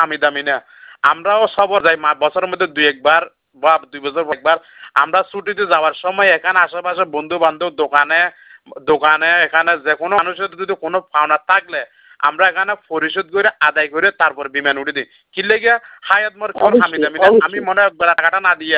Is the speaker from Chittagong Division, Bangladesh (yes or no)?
yes; Chittagong, Chittagong Division, Bangladesh; now in Saudi Arabia; আমার বাড়ি আঙ্কেল চট্টগ্রাম.